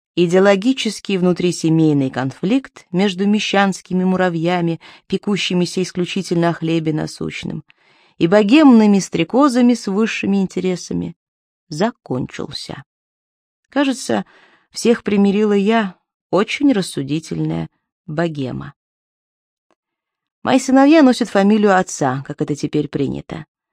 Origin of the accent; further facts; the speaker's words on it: Davlekanovo, Bashkortostan, Russia; born there; Я родилась в Башкирии, в деревне Давлеканово.